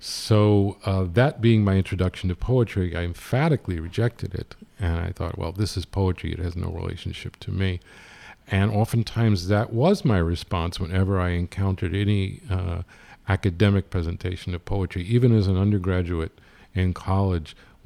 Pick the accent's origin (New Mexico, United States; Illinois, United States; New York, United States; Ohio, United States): New York, United States; Brooklyn; born there; You know, I was born in 1957 in Brooklyn.